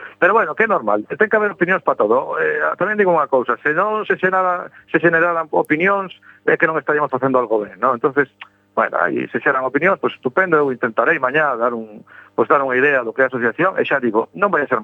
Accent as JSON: {"language": "Galician", "region": "Galicia", "country": "Spain", "said": "o único que nos move o amor pola nosa terra, por Galicia, porque somos galegos"}